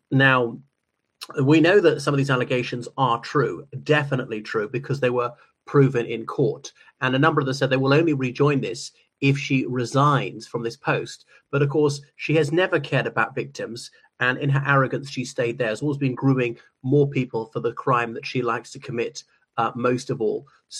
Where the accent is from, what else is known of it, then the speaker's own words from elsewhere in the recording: Ireland; from Ireland.